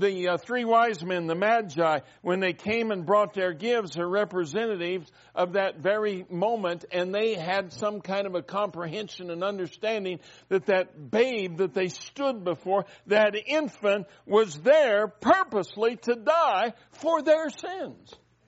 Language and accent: English; Colorado, United States; I was born and raised in Colorado. This is the land of my nativity.